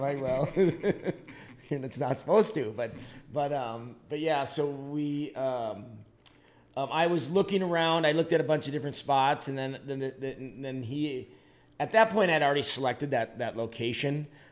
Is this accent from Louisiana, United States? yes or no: no; North Dakota, United States; I ended up franchising up to Minnesota, up to Minneapolis, because I'm from North Dakota.